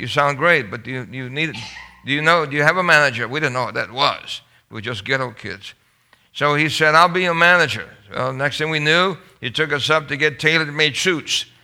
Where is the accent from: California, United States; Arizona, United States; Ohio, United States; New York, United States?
New York, United States; Brooklyn; And growing up in Brooklyn, New York, we decided to, at the age of 12, form a singing group.